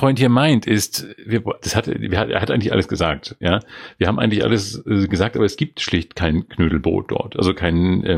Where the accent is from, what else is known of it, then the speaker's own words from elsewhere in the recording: Schleswig-Holstein, Germany; born there; now in Bavaria, Germany; Und ich war gebürtiger Schleswig-Holsteiner, jetzt seit 25 Jahren, glaube ich, echt 25 Jahre, Wahlbayer.